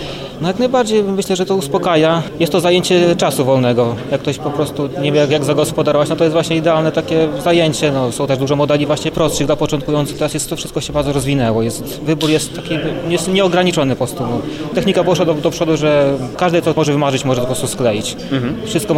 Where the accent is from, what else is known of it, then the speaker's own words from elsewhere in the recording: Krasnystaw, Lublin Voivodeship, Poland; przyjechałem z Krasnego Stawu.